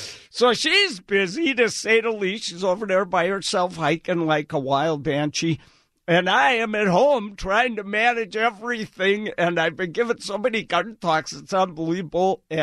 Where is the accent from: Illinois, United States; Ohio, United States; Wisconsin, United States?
Wisconsin, United States; You know, I grew up in Wisconsin, and they'd get too big, and my mom would say, "You can't keep that in the house anymore," you know.